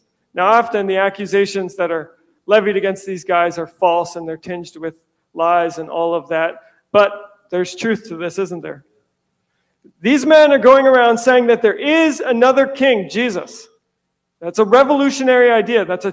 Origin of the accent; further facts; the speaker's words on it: Marathon, Ontario, Canada; born there; I was born in Marathon, Ontario.